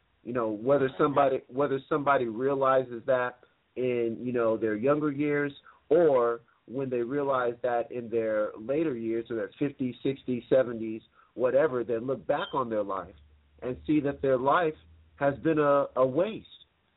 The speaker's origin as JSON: {"language": "English", "town": "Los Angeles", "region": "California", "country": "United States", "said": "And they know that, you know, I'm from Los Angeles"}